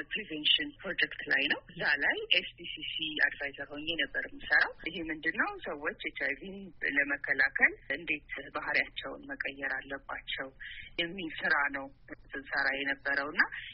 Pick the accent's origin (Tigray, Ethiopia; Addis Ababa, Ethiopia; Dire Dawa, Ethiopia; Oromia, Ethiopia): Addis Ababa, Ethiopia; እኔ እንግዲህ ተወልጄ ያደኩት አዲስ አበባ ነው።